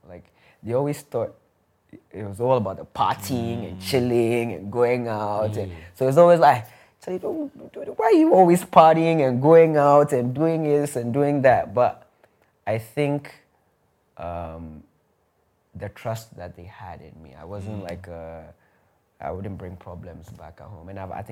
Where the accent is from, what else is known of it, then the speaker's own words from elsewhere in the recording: Australia; now in United States; I think I mentioned that I grew up in Australia and then in the US.